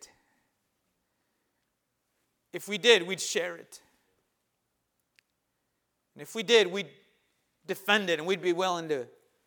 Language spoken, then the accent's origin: English; California, United States; I was a kid from California, lived there most of my life, and just what was known.